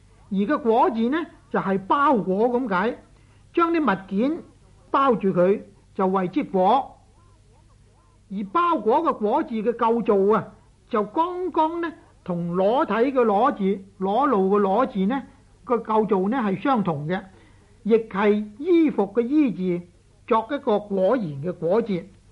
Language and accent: Cantonese; Guangdong, China; 我哋广东人日常讲说话呢，多数都系讲做里头，好少讲话里头嘅。